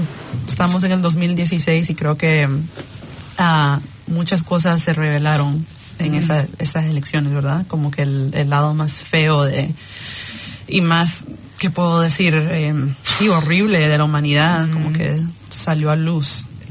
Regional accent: United States; now in New Zealand; soy de los Estados Unidos

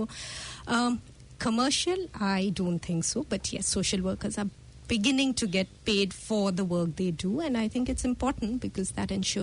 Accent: Assam, India; now in New Zealand; in New Zealand, I'm an Indian. In India, I'm an Assamese.

